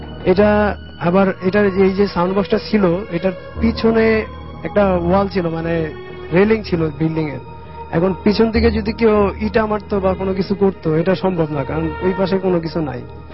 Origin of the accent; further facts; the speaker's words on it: Barisal, Barisal Division, Bangladesh; now in Dhaka, Bangladesh; আমি ঢাকার কচুঘাট থেকে এসেছি ক্যান্টনমেন্ট, আর আমার বাড়িও বরিশালে।